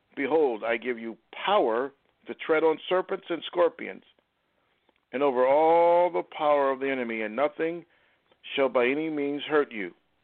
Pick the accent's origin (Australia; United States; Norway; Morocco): Australia; I'm from Australia.